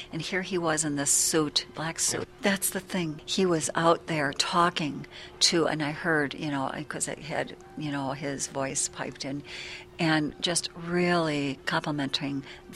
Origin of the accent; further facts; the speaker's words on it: Des Plaines, Illinois, United States; I grew up in Des Plaines, Illinois.